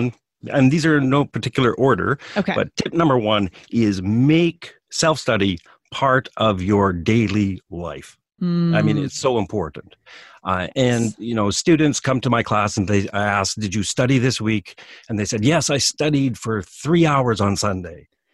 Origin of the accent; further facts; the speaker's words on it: Western Canada, Canada; now in Japan; I'm from Canada. I'm from the western part of Canada.